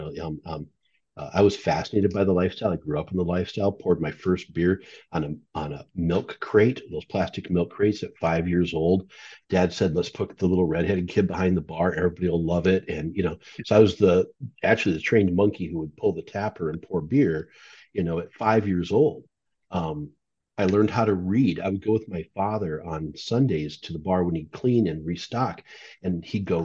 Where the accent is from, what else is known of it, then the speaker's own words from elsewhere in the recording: Flandreau, South Dakota, United States; We moved to my hometown, Flandreau, South Dakota. I graduated high school there.